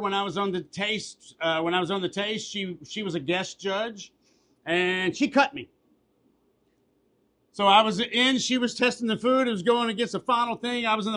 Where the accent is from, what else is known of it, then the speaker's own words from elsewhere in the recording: Kentucky, United States; also born or lived in Chicago; Well, I'm a homeboy, born and raised in Kentucky. I lived 16 years in Chicago, and my Southern roots, brother, they're going to always come out.